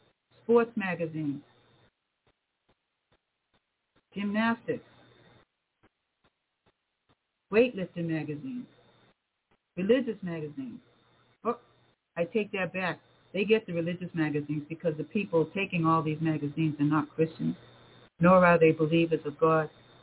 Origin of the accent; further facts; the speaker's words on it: Cape Cod, Massachusetts, United States; I grew up on Cape Cod. The Cape has changed so much now.